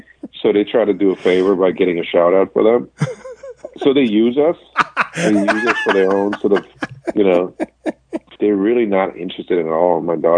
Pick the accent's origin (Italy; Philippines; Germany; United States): Germany; accent: German; English is a second language; moved away; also born or lived in Europe; I was a professional athlete growing up in Europe playing tennis and then getting a scholarship to come here. I went to acting class while I was living in New York to see if I could lose my accent, because I had a really strong German accent.